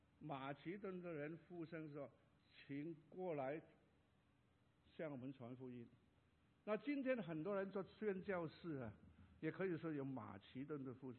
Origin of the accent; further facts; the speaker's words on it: Hong Kong; born there; also born or lived in Guangdong; 但是我是广东人啊，我在香港出生啊